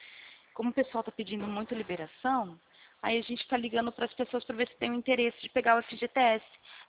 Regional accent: Santa Gertrudes, São Paulo, Brazil; Eu sou da cidade de Rio Claro, Santa Gertrudes, né, na realidade.

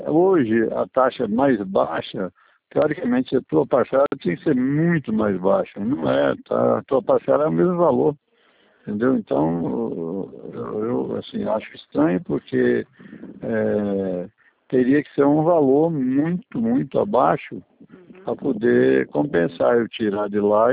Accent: Ribeirão Preto, São Paulo, Brazil; Sou de Ribeirão.

